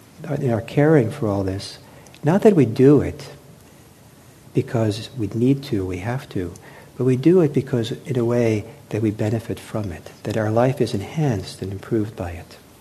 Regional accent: Los Angeles, California, United States; Or when I was growing up in Los Angeles in the late 60s

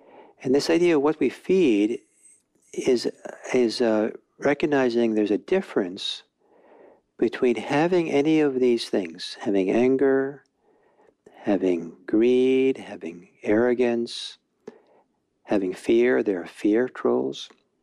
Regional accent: Norway; I'm from Norway, and there's lots of trolls, and they're kind of cute.

